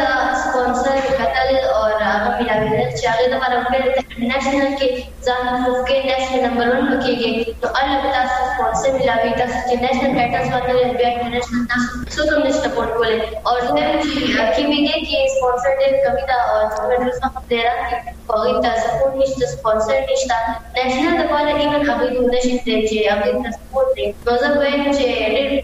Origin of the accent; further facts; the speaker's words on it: Peshawar, Khyber Pakhtunkhwa, Pakistan; زه بیسیکلی د پېښور نه یم